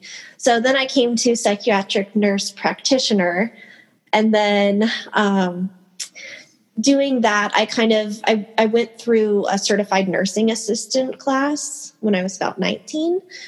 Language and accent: English; Canada; She worked at an old hospital in Ontario, Canada. Oh, I'm from Canada originally.